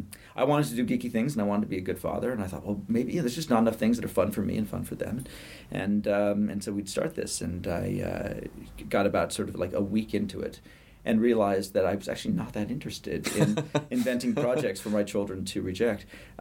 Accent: United Kingdom; born there; Chris is a friend. He's British. I'm British by birth.

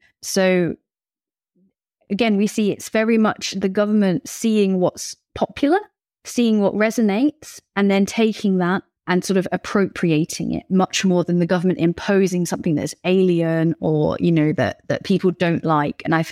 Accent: United Kingdom; For me as a Brit, I don't necessarily find it that weird, the obsession with World War II, because we have it as well.

